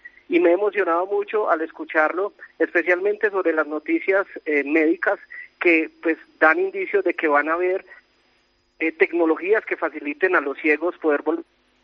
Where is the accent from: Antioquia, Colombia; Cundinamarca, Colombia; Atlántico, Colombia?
Antioquia, Colombia; Cisneros; Paco, yo soy de un municipio del departamento de Antioquia que se llama Cisneros, en el nordeste.